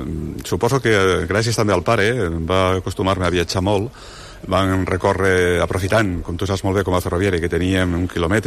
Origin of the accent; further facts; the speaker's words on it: Lleida, Catalonia, Spain; born there; Vaig néixer a Lleida el 1954, un 5 de gener, per tant estic a prop de complir anyets.